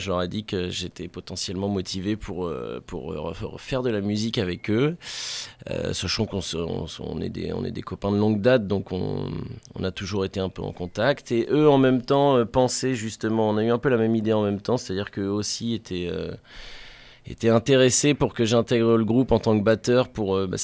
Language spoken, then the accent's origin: French; Pays de la Loire, France; un petit hommage à ce qu'on est de la Sarthe, nous, à la base, en fait.